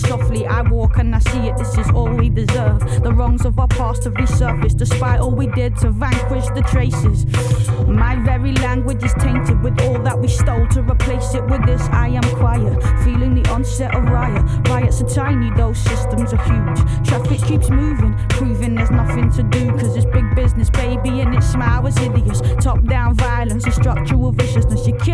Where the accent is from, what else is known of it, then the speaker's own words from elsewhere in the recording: Quebec, Canada; born there; très difficile de faire vivre une librairie au Québec dans les petites villes, les petits villages. Ma ville natale, qui a 50 000 de population